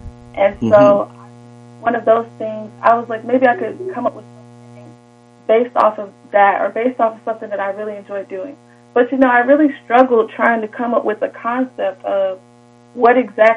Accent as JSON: {"language": "English", "town": "Raleigh", "region": "North Carolina", "country": "United States", "said": "So, like I said, I'm from Raleigh, North Carolina."}